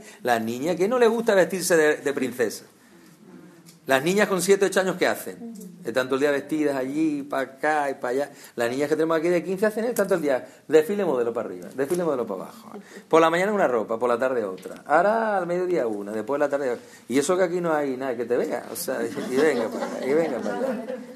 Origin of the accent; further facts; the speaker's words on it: Barcelona, Catalonia, Spain; No, no, yo soy catalán porque yo vivo aquí, yo nací aquí.